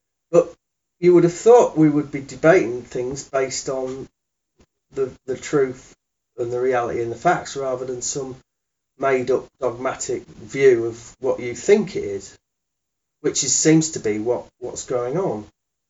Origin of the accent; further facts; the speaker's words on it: United Kingdom; my growing up in Britain, seeing it turn more and more into the 51st state of America.